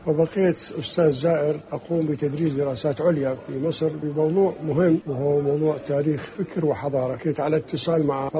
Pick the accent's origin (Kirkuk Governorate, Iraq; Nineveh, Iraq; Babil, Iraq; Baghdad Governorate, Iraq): Baghdad Governorate, Iraq; Baghdad; لأنه أنا بغدادي أصيل ونشأت في بغداد وجبت أسواقها ودروبها ومحلاتها